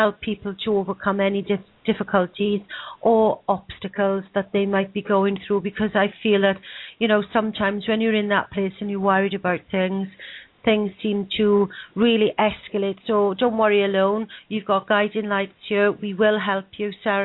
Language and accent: English; Swansea, Wales, United Kingdom; I'm from Swansea in South Wales in the UK. I live very, very close to the sea